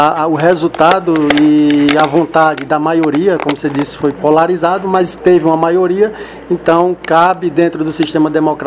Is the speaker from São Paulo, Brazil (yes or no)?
no; Bahia, Brazil; todos nós, sem exceção, somos baianos e somos brasileiros.